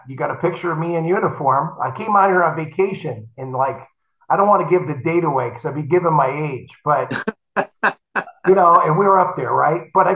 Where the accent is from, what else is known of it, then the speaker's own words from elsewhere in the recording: Waterbury, Connecticut, United States; No, I grew up in Waterbury, Connecticut